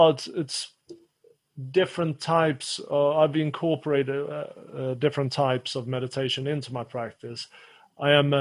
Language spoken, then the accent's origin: English; Sweden; when I was growing up in Sweden, you know, it's a pretty stoic culture as it is.